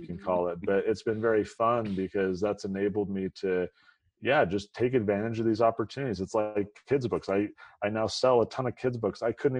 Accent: San Diego, California, United States; also born or lived in Utah; I went to school here in Utah, Brigham Young University. I grew up in San Diego.

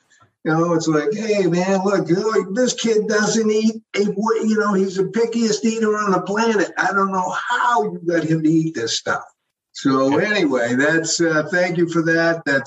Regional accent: Old Orchard Beach, Maine, United States; I bought a joint in my hometown of Old Orchard Beach, Maine. 7 Mile Sandy Beach Summer Resort.

